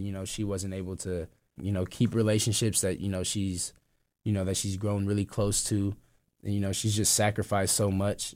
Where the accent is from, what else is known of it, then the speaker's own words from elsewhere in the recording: Portland, Oregon, United States; Growing up in Portland was, you know, it was kind of perfect in my eyes just because Portland is real laid back, but it's still accessible to everything.